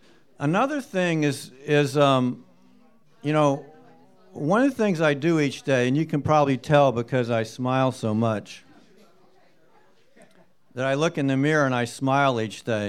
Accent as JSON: {"language": "English", "region": "Southern United States", "country": "United States", "said": "And my mama, I'm from the South, she taught me how to pray."}